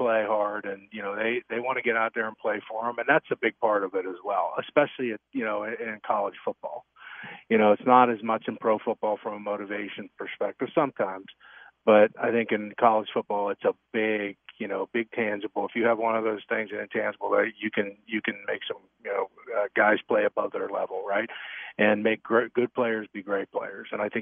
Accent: Pittsburgh, Pennsylvania, United States; I'm a Steelers fan. I grew up in Pittsburgh.

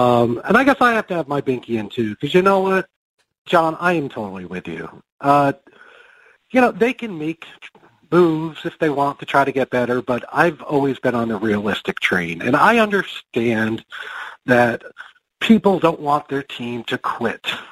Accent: New York, United States; I grew up in New York, and I'm not a Jets fan

